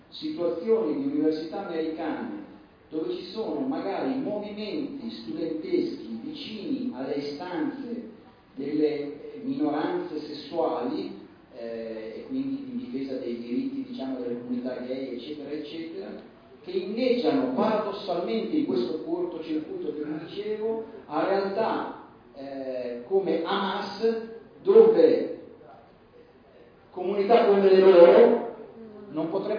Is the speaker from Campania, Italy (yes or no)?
no; Mantua, Lombardy, Italy; io vengo da Mantova, quindi è un modo di dire delle mie parti